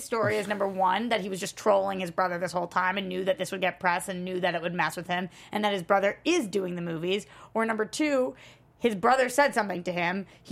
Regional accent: Boston, Massachusetts, United States; I'm a Bostonian.

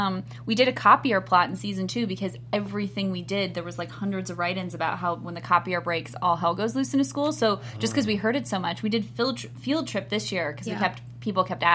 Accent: Kansas, United States; Yeah, I grew up in Kansas, and there was one kid in our town who was in a movie.

